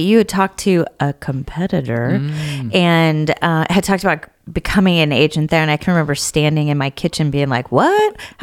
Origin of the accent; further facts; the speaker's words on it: California, United States; Yes, well, so I'm born and raised in California, Sonoma County, and still live in Sonoma County.